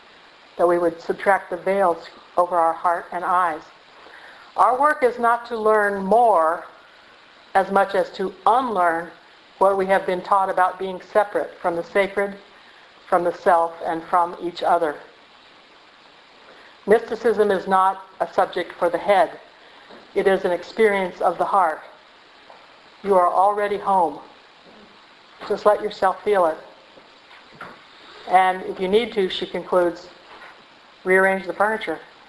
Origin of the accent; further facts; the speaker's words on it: Bakersfield, California, United States; And we grew up in Bakersfield.